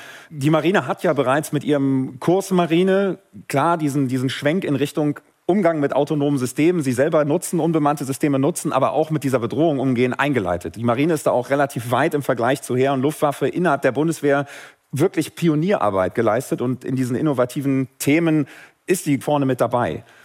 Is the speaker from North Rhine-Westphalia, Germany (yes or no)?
yes; Cologne, North Rhine-Westphalia, Germany; born there; Ich komme aus Köln gebürtig. Köln ist zwar auch Hansestadt, Gründungsmitglied der Hanse